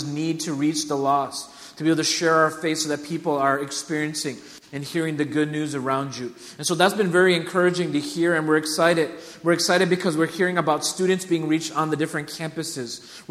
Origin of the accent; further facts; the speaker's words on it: United States; born there; I am actually from India. Well, my parents are from India. I was born in the States, but they're from India.